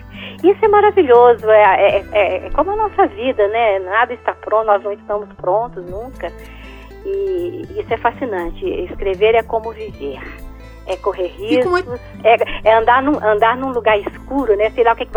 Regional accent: Minas Gerais, Brazil; Sou mineira moderna.

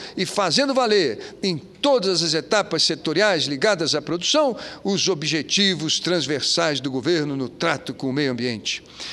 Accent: Rio de Janeiro, Brazil; lá da minha terra do Rio de Janeiro

